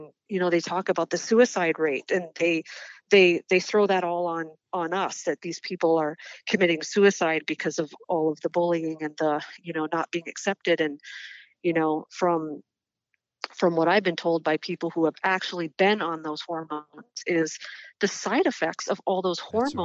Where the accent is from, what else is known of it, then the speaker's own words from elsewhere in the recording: Midwest, United States; you know, I'm from the Midwest